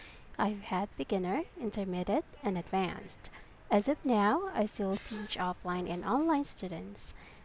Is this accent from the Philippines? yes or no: yes; Philippines; I'm from the Philippines.